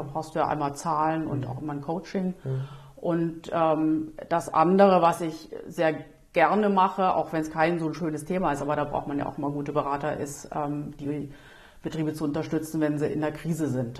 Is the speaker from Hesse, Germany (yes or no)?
yes; Eschwege, Hesse, Germany; Ich bin aufgewachsen in Nordhessen, in einer ja, relativ kleinen Stadt. Eschwege heißt es, auf ja, sehr idyllisch gelegenen Bauernhof, etwas außerhalb von der Ortschaft.